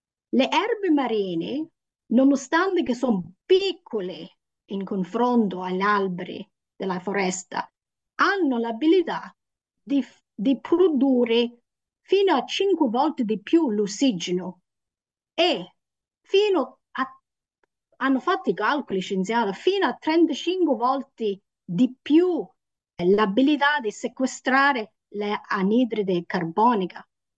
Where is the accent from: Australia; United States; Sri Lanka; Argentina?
Australia; Western Australia; Italian is a second language; Quindi io vengo dal deserto di Western Australia, però è un deserto che sta sul mare.